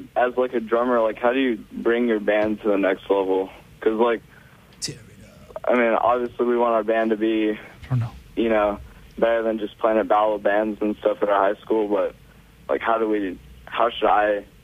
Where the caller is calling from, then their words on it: San Marcos, Texas, United States; I'm calling from San Marcos, Texas.